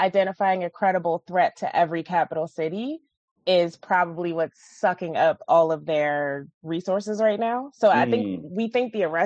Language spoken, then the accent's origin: English; Annapolis, Maryland, United States; like, I'm from Annapolis, Maryland.